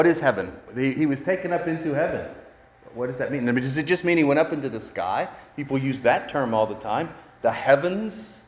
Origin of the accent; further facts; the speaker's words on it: West Virginia, United States; I am from West Virginia. We all know West Virginia is